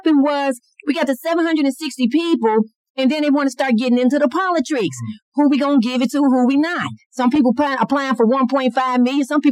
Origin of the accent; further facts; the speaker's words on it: St. Louis, Missouri, United States; I grew up in North St. Louis, as I stated. We never seen that money come there, ever, ever.